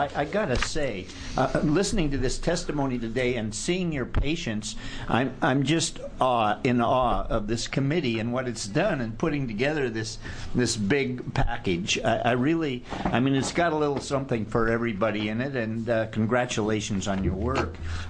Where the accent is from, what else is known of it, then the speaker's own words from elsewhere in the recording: Tillamook, Oregon, United States; now in Portland, United States; I used to live in Tillamook. That's where I was born and raised, and I could walk a couple blocks to City Hall or the county courthouse